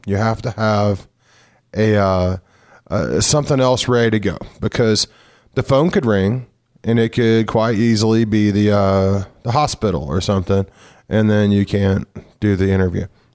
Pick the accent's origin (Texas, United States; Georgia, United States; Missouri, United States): Missouri, United States; Cape Girardeau; because that's how I used to be if I lived in Cape Girardeau, Missouri, if I was living in my hometown or something.